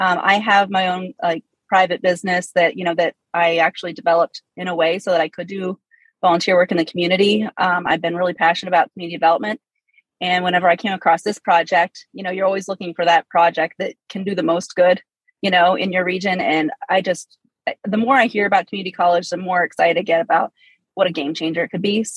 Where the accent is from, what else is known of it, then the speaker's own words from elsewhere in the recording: Pennsylvania, United States; No, I'm originally from Midwestern Pennsylvania. So a rural area, probably even more rural than